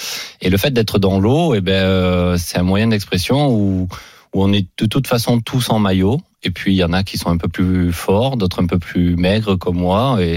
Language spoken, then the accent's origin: French; Aubagne, Provence-Alpes-Côte d'Azur, France; born there; La c'est ville de Marcel Pagnol. Et c'est ma ville natale.